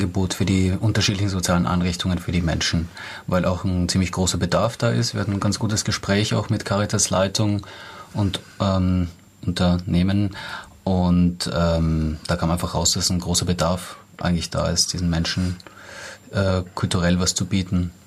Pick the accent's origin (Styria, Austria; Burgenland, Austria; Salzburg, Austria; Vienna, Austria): Styria, Austria; Graz; now in Staufen, Germany; ich bin in Graz geboren und aufgewachsen und habe dort in einem kleinen Theater Schauspiel studiert und 8 Jahre verbracht in dem Theater, in einem professionellen Theater Merz. Und bin seit 2005, lebe ich in Staufen